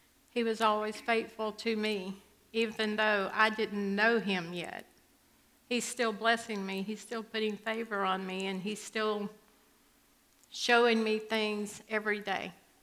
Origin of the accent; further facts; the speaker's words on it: Warner Robins, Georgia, United States; born there; I was born in Warner Robins. My mother and father were in the civil service. They moved around a lot.